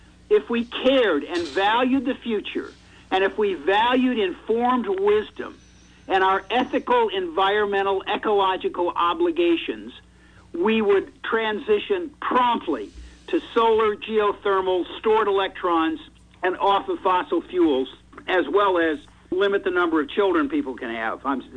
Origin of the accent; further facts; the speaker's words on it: Washington, District of Columbia, United States; Okay, well, I'm from Washington, D.C., and a lot of years I get back there still on business and other things.